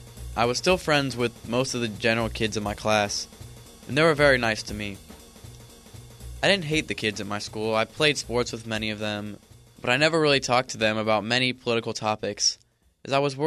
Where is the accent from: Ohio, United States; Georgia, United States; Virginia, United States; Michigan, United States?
Ohio, United States; Dayton; born there; I'm 16 years old and a sophomore at the Miami Valley School. I was born in Dayton